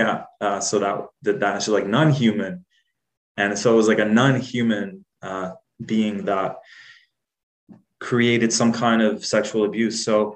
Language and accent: English; Dubai, United Arab Emirates; Like, even growing up in Dubai, it was like very hierarchical.